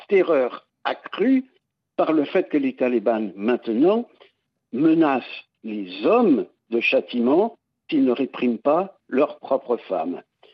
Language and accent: French; United States; En tant qu'Américain, le parallèle historique que je vois le plus éclairant, le plus profond et le plus dérangeant, c'est le rétablissement, en fait, de l'esclavage dans mon pays